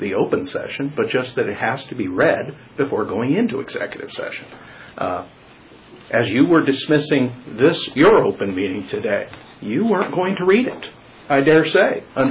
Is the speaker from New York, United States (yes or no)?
no; Nyssa, Oregon, United States; my hometown in Nissa, Oregon